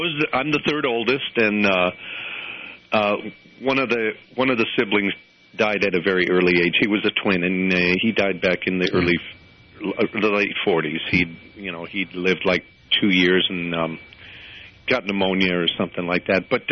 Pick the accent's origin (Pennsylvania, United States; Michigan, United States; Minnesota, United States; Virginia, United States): Michigan, United States; Detroit; born there; because I was born in Detroit, Michigan.